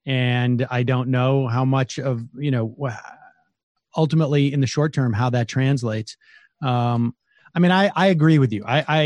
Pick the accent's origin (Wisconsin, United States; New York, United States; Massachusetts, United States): Massachusetts, United States; I'm from Massachusetts.